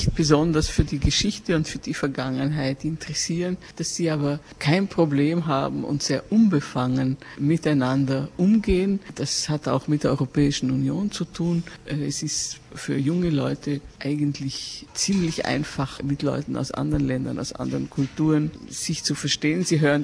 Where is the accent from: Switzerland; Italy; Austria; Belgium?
Austria; Auf der anderen Seite bei uns in Österreich ist der Hussitensturm immer noch in Erinnerung als etwas Schreckliches.